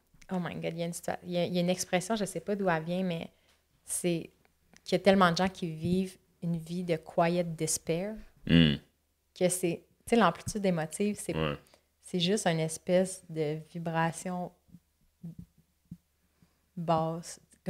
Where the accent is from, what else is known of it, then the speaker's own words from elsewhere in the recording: Laval, Quebec, Canada; Puis nous, on est comme, bon, on vient de Laval.